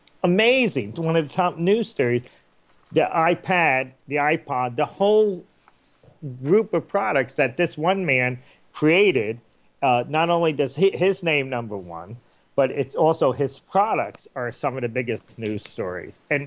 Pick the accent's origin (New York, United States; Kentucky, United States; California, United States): New York, United States; But I know I grew up in New York, and I know 10,000 years ago – New York was covered with 5,000 feet of ice